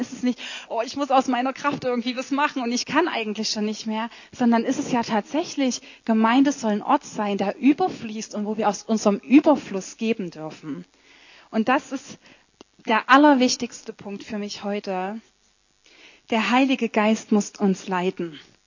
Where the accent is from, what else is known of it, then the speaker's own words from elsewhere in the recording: Germany; aber wir als Deutsche, wir lieben das so gern.